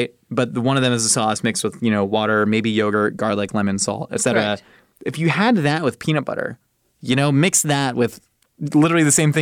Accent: United States; I like Reese's Sticks because I'm an American, dang it.

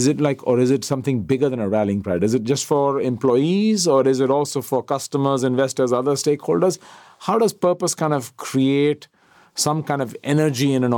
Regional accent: India; As an Indian, I like that metaphor.

